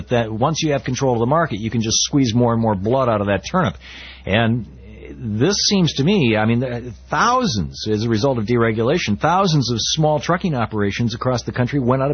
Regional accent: Lansing, Michigan, United States; I remember when I was when I grew up in Lansing, Michigan, in a working class neighborhood, and a lot of my friends' parents worked at Oldsmobile

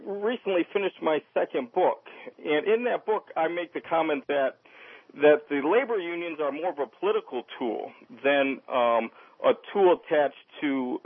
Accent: Detroit, Michigan, United States; But I grew up in Detroit in the 60s and the 70s, and I come from a long line of union workers.

